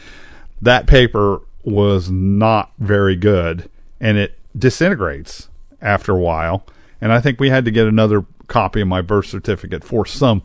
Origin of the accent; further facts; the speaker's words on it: Kansas, United States; born there; I was born in Kansas and I was born on a Navy base.